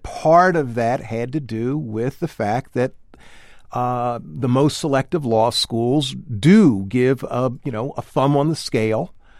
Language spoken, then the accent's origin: English; Columbia, South Carolina, United States; Well, I'm from the Deep South. I'm from Columbia, South Carolina.